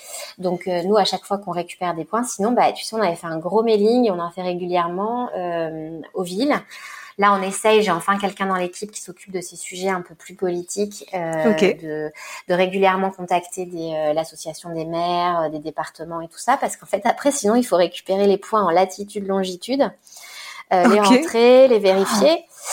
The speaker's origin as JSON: {"language": "French", "region": "Southwest France", "country": "France", "said": "moi, je suis du Sud-Ouest et j'ai un rapport à l'océan depuis toute petite."}